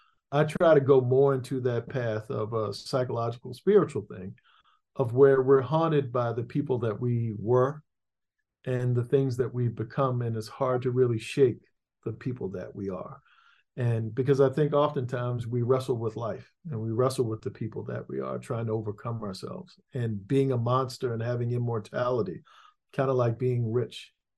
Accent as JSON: {"language": "English", "town": "Annapolis", "region": "Maryland", "country": "United States", "tie": "born or raised there", "said": "right outside my hometown in Annapolis, Maryland"}